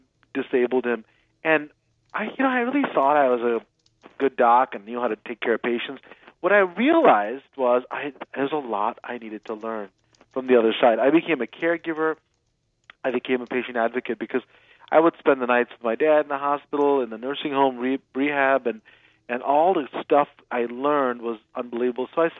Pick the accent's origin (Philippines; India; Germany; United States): India; born there; So I was about 6 years old, I think, 6 years old, I was in India. I was born in India, and I was 6